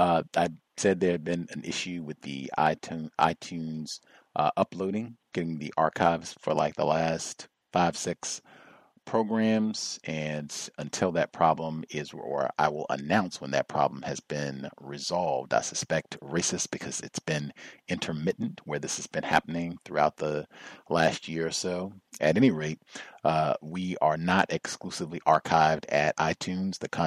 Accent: Virginia, United States; born there; Again, I was born in Virginia.

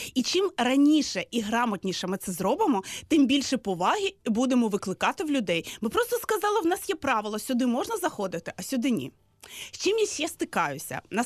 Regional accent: Lviv, Lviv Oblast, Ukraine; особливо в нас на Західній Україні в першу чергу, тому що я зі Львова приїхала.

